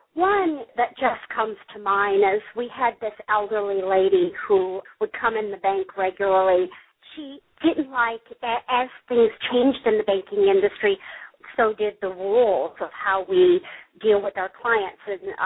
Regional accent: the South, United States; I'm from the South and so we still have family dinners.

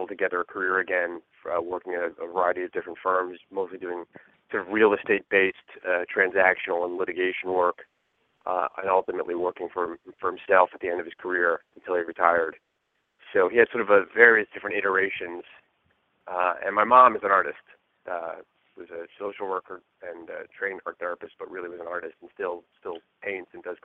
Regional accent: New York, United States; also born or lived in Brooklyn; I was born there, but I was quickly exiled to Long Island as part of, I guess, everyone's American dream. And that's where I grew up, in Long Island in Nassau County

